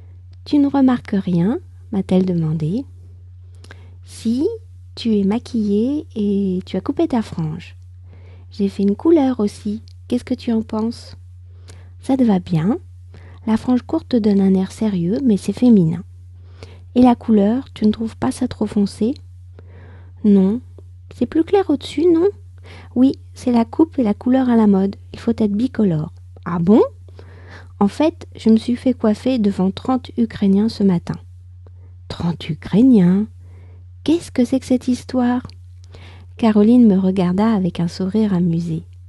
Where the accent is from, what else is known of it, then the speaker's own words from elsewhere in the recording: France; je suis française, j'habite près de Paris